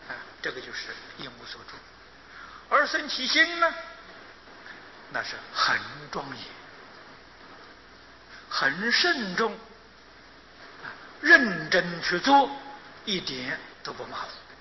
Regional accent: China; 从前我们中国人呢，这个、吃饭规矩很大

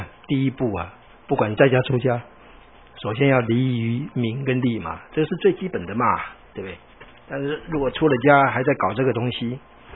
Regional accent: Taiwan; 我说："不是，我从台湾来。"

